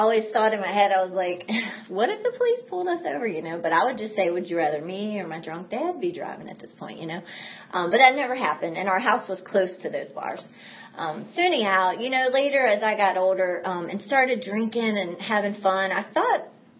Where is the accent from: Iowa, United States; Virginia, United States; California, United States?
Virginia, United States; Hopewell; so I grew up a little south, further south of Chester. I grew up in Hopewell.